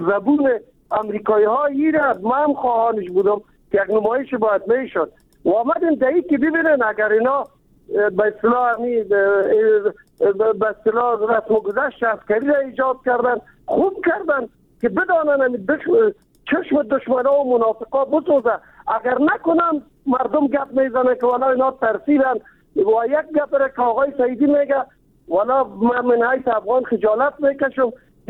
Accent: Kabul, Afghanistan; ما از کابل هستیم

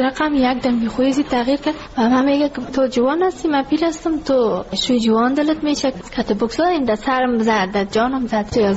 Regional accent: Ghazni, Afghanistan; now in Kabul, Afghanistan; ما کابل آمدیم، از غزنی هستیم.

